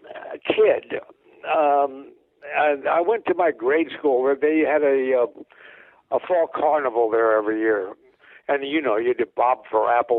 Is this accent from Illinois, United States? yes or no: yes; Moline, Illinois, United States; I'm from Moline, Illinois.